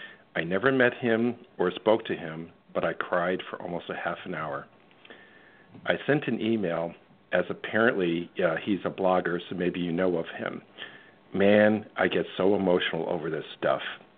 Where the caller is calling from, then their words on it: Renton, Washington, United States; from Renton, Washington.